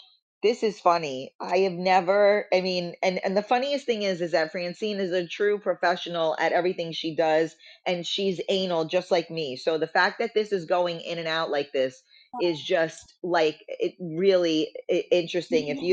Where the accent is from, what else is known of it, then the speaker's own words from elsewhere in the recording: New York City, New York, United States; because I was, you know, like you said, growing up in the Bronx, you know, is a very, you know, it's a different mentality.